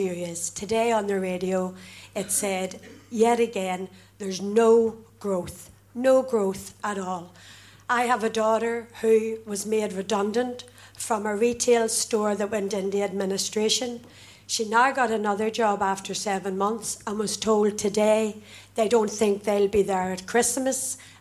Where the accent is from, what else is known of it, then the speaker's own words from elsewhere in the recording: Northern Ireland, United Kingdom; As Irish people, we don't get the right to support or vote Tory, Lib Dem or Labour.